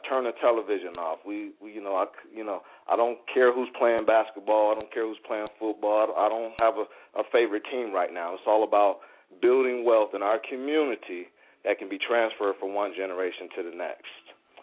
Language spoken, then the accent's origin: English; Rochester, New York, United States; I'm from Rochester, New York. I have 5 brothers and 2 sisters. So we grew up in a household with a lot of children.